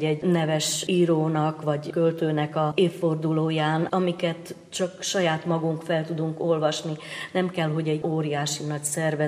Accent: Upper Hungary, Slovakia; now in Washington, United States; Az én esetemben én Felvidékről való vagyok. 12 éve vagyunk itt Washingtonban

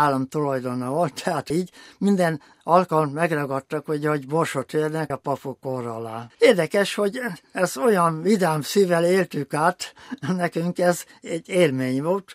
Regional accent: Szabolcs-Szatmár-Bereg, Hungary; born there; moved away as an adult; Csak röviden, születtem a Nyírségben

